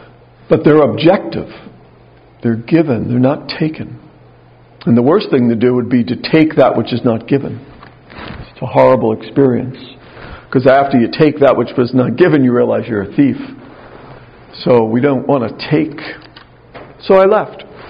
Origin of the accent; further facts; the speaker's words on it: Mahopac, New York, United States; also born or lived in Yonkers; So as I said, I was raised in New York, and I was born in Yonkers, but I was raised and moved up there in like the third grade where Father Bill was, in Mayapack, New York.